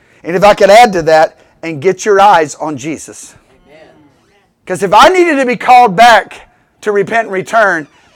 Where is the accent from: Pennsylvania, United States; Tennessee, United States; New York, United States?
Tennessee, United States; Memphis; And I'm from Memphis.